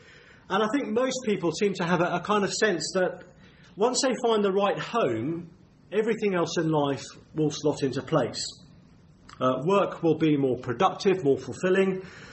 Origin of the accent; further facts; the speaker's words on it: Maidenhead, South East England, United Kingdom; I come from Maidenhead down the road there. I think we're in Buckinghamshire here. I'm from Berkshire, or to give it its proper name, the Royal County of Berkshire. And I live in the Royal Borough of Windsor and Maidenhead, and we're very proud of that.